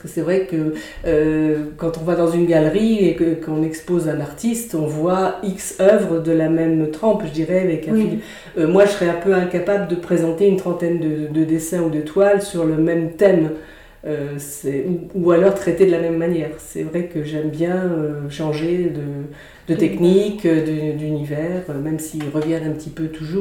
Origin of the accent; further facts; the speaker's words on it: Nouvelle-Aquitaine, France; Moi, je viens de Charente-Maritime, donc ça a dû me marquer forcément inconsciemment.